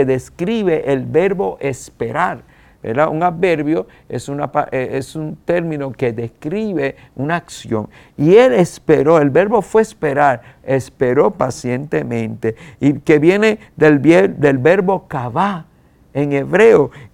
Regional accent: Isabela, Puerto Rico; yo soy tan puertorriqueño como tú, nacido en Isabela, Puerto Rico, cuando uno nacía en el pueblo donde uno también se criaba

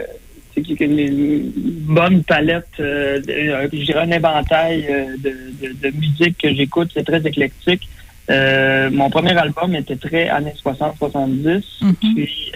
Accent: Trois-Rivières, Quebec, Canada; Moi, je suis natif de Trois-Rivières.

